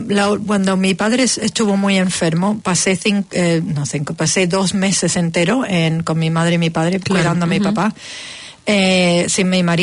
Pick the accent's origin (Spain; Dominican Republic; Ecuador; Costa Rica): Spain; also born or lived in Germany; yo soy medio alemana, mi madre es alemana y mi padre era español. Y vivimos toda nuestra vida en España, pero también estudié en Alemania